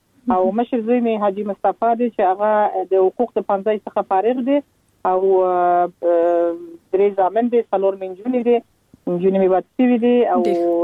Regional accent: Kandahar, Afghanistan; born there; وخت چې موږ خپل چې په کندهار کې پیدا سول او زما اولادونه په کندهار کې پیدا سو،

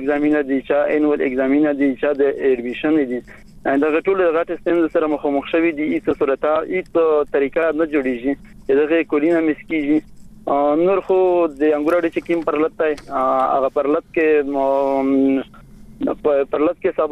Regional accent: Barmal, Paktika, Afghanistan; د مو کور په برمل ولسوالۍ کې دی

